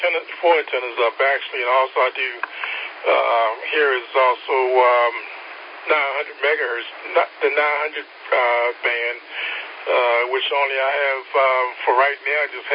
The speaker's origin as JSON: {"language": "English", "town": "Baltimore", "region": "Maryland", "country": "United States", "moved": "yes", "lives_now": "Mills River, United States", "said": "Well, I've been here in North Carolina for about 7 years now. I came from Baltimore, moved to Charlotte, from Charlotte to Clyde, then from Clyde to Mills River"}